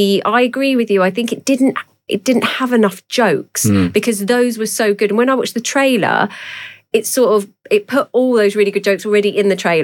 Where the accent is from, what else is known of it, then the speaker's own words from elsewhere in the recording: Luton, East of England, United Kingdom; as I've said before, I come from Luton.